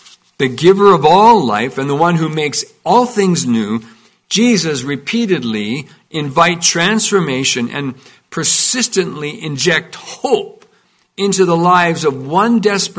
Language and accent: English; Carbon, Alberta, Canada; I grew up in Carbon. Some of you know where that is.